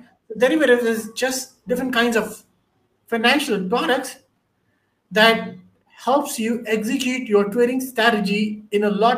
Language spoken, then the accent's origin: English; India; now in United States; So I grew up in India. I went to college in Boston at Tufts University